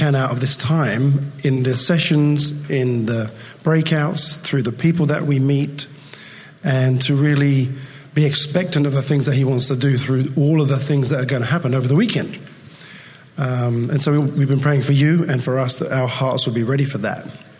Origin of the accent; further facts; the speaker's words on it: England, United Kingdom; now in Thailand; I am not American. … I'm from England. My parents are from New Zealand. I'm a little bit confused. I live in Thailand.